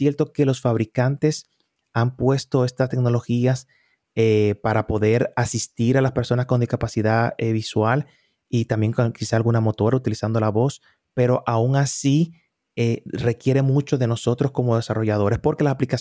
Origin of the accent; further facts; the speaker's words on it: Dominican Republic; moved away; vengo originalmente de República Dominicana. Ahí empecé la mayor parte de mi carrera profesional. Aquí solamente tengo 8 años.